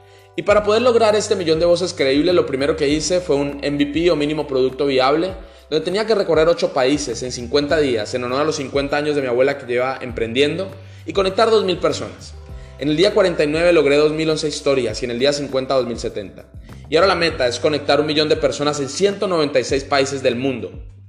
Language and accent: Spanish; Cúcuta, Norte de Santander, Colombia; que estaba dando en Cúcuta, mi ciudad de origen